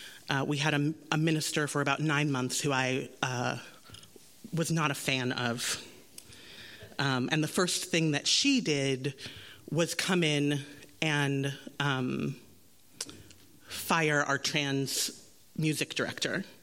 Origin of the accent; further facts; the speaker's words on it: Los Angeles, California, United States; And I grew up in the First Unitarian Church of Los Angeles.